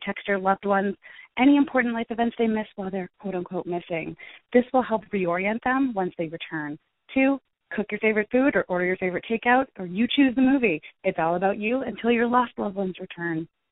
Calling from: Drake, Massachusetts, United States; I'm calling from Drake, Massachusetts.

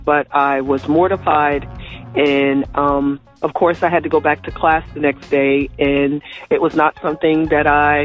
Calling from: Hillsborough, New Jersey, United States; I'm calling from Hillsborough, New Jersey.

